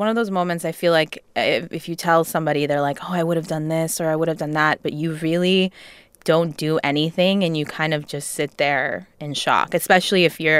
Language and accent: English; Iran; And I think it's important to note that my family is not Muslim. We are obviously from Iran, which is an Islamic republic, but we don't practice and all of that.